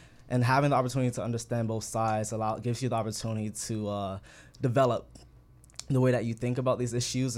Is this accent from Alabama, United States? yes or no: no; Miami, Florida, United States; I grew up in Miami, Florida.